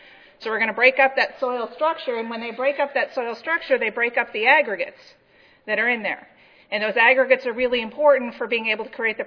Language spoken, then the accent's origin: English; Minnesota, United States; I'm originally from Minnesota, so my family's farm is not too far away from this area in Morris, Minnesota.